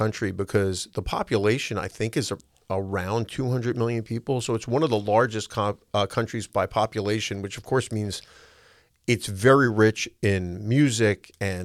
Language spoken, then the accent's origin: English; New York, United States; I grew up in New York, and the question was really like, what's your food?